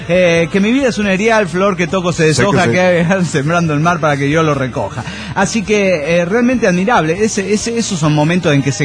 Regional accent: Neuquén, Argentina; Aunque somos de Neuquén, no conocíamos la nieve.

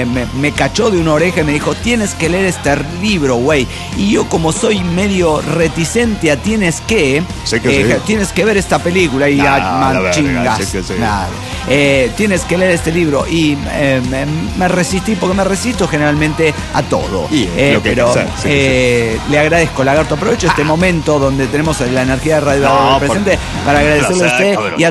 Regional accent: Tuxtla Gutiérrez, Chiapas, Mexico; now in Veracruz, Mexico; de Tuxtla, Gutiérrez, Chiapas, México.

